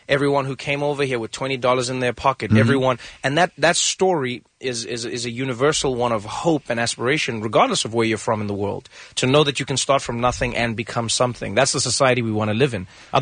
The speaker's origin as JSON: {"language": "English", "country": "South Africa", "also_born_or_lived": "Pasadena", "lives_now": "New York, United States", "said": "Like, I'm a South African in the world."}